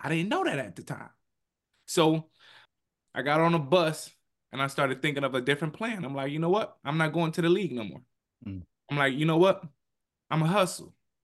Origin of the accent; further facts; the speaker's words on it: Detroit, Michigan, United States; also born or lived in Inkster; I lived with my grandma. I'm from Detroit, but we stayed in Inkster, Michigan.